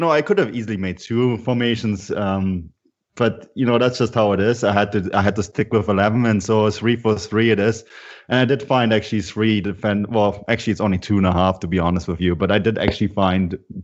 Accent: Munich, Bavaria, Germany; I grew up in Munich in Germany

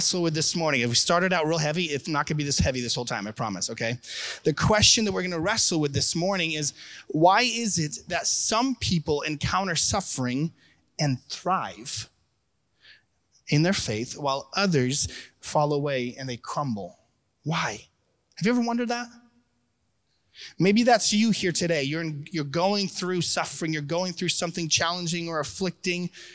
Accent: Ukraine; now in United States; And I didn't grow up in the U.S. I grew up in Ukraine.

